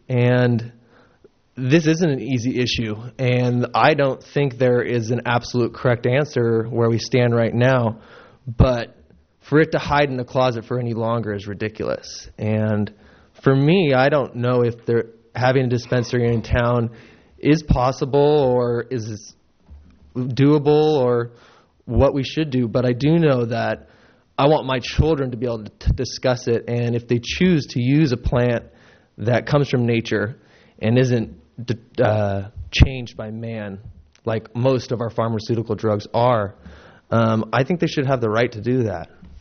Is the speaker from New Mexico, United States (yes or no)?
no; Morro Bay, California, United States; I'm from Morro Bay.